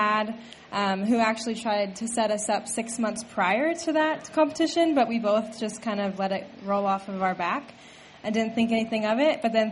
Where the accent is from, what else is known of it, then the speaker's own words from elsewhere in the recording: Seattle, Washington, United States; moved away as an adult; I'm from Seattle originally, but I moved down here in 2010 after I graduated to go to NCU.